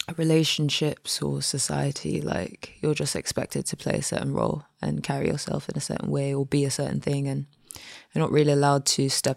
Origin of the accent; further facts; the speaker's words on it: Nigeria; growing up in Nigeria and being mixed race